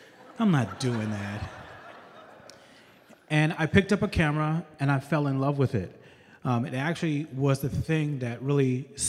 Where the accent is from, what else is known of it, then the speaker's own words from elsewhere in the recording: New York, United States; So I'm from New York, and while I was in New York, I had an opportunity to, well, I kind of was birthed into art.